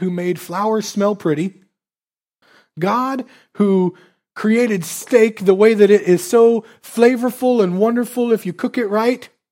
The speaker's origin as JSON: {"language": "English", "town": "Keokuk", "region": "Iowa", "country": "United States", "tie": "born or raised there", "said": "I was born in Keokuk, Iowa. I went to school here."}